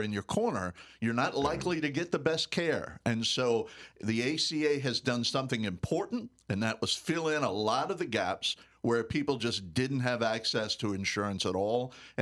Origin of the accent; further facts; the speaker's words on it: Morgan City, Louisiana, United States; I'm a native. I was born in Morgan City, God help me, and I'm still moving forward here in Louisiana, and I love this state